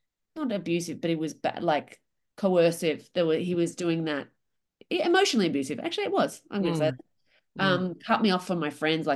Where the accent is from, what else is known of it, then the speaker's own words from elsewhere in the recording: Australia; because Australian, you know, you're Australian, I'm Australian.